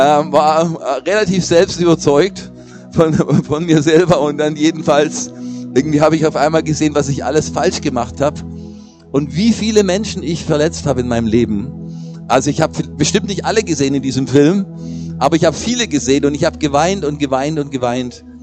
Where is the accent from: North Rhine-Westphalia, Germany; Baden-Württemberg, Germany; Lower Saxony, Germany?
Baden-Württemberg, Germany; born there; now in Berlin, Germany; Ich selber bin ein echter Schwabe, gebürtig. Ich kam zum Studium nach Berlin